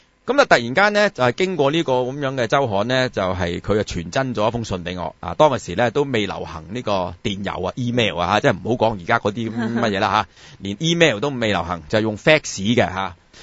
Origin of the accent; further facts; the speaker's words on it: Hong Kong; 我话呢我哋香港人拍科幻电影呢